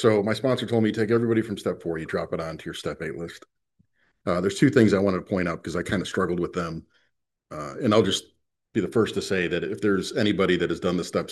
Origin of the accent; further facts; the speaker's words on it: New York, United States; I grew up in New York